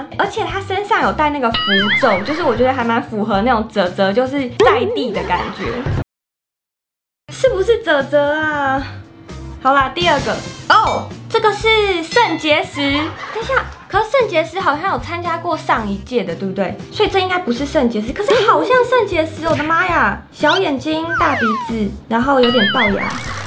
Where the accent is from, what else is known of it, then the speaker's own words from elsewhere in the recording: Belgium; 所以我小时候是在比利时长大的，我以前还会法语，然后现在忘光了